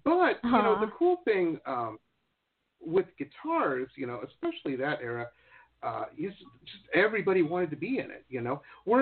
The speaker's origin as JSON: {"language": "English", "region": "Michigan", "country": "United States", "tie": "born or raised there", "said": "I grew up in Midwest, a suburb of Detroit, and this was the 80s"}